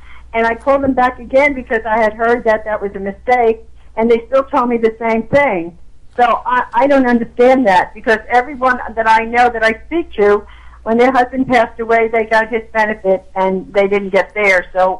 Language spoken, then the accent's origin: English; Brooklyn, New York, United States; I'm from Brooklyn, New York, Italian, what can I tell you?